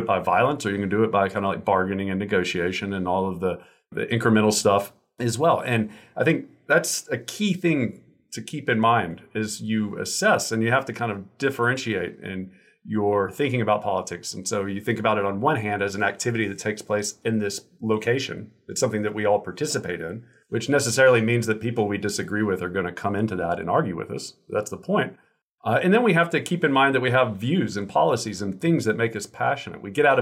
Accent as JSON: {"language": "English", "region": "Georgia", "country": "United States", "said": "I mean, I'm from South Georgia"}